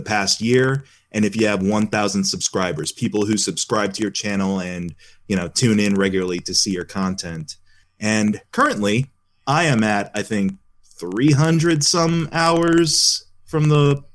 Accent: Ohio, United States; I am from Ohio

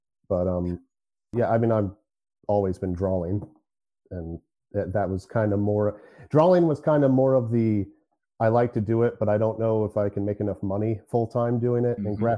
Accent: New Concord, Ohio, United States; also born or lived in Columbus; So I was born in Columbus, Ohio. But my parents got divorced when I was, I don't know, six, something like that. Let's just say six. So I moved to New Concord, Ohio

